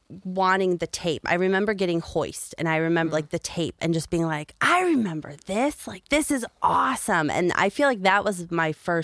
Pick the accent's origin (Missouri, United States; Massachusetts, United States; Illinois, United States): Illinois, United States; Chicago; I grew up in Chicago.